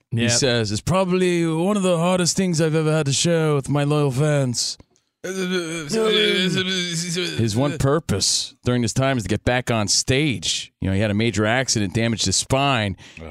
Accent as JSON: {"language": "English", "region": "New Jersey", "country": "United States", "said": "I'll be the Taylor Ham of radio because I'm from Jersey."}